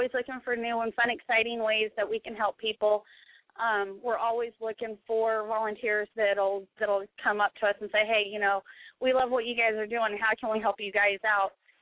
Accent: Pacific Northwest, United States; now in Missouri, United States; I know I grew up in the Pacific Northwest, and, yeah, there's times where it is Missouri here, and, oh, I'd love to be back up there, but there's days where I just love it here.

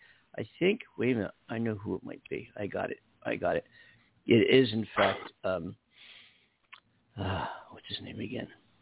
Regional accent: Philadelphia, Pennsylvania, United States; now in Los Angeles, United States; I'm Philly's my hometown, but LA is my town now.

